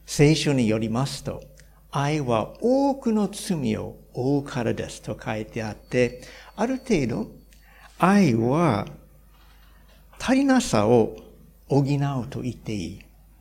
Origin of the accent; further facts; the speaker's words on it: Hawaii, United States; Japanese is a second language; 私はハワイ出身です。